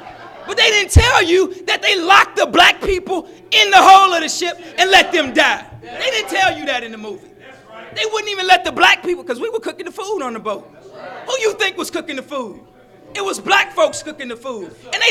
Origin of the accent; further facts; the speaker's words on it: Atlanta, Georgia, United States; When I was growing up in Atlanta, the Ku Klux Klan decided they wanted to march through downtown Atlanta.